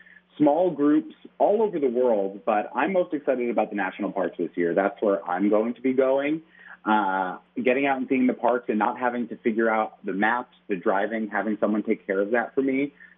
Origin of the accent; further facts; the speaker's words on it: Providence, Rhode Island, United States; also born or lived in New Hampshire; I'm from down in Providence, Rhode Island, which is where I am currently.